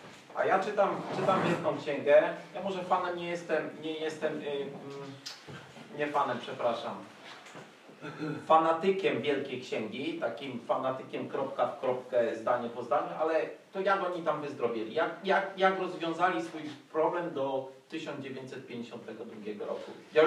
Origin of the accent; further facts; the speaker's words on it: Masovian Voivodeship, Poland; taki prosty chłopak jestem spod Radomia